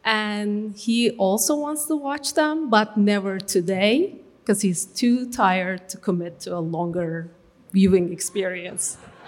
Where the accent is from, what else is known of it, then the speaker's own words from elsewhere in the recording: Turkey; I'm from Turkey.